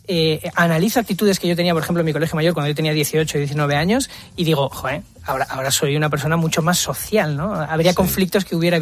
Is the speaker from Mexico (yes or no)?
no; Oviedo, Asturias, Spain; also born or lived in León; now in Madrid, Spain; yo nací en León, me crié en Oviedo, pero me vine a estudiar aquí a Madrid, ¿no?